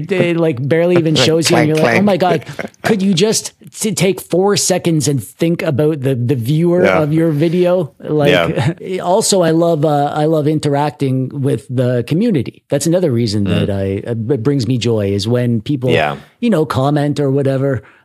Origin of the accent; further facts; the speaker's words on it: Canada; I'm from Canada, and we have universal healthcare